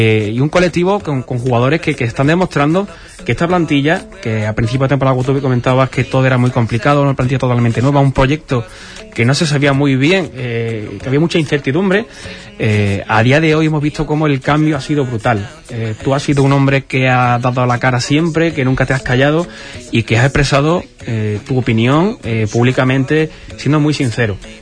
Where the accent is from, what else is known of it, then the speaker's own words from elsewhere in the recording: Andalusia, Spain; somos andaluces